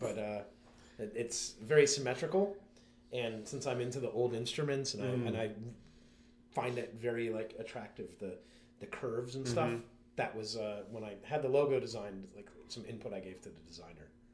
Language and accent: English; St. Petersburg, Florida, United States; Yeah, St. Petersburg, Florida.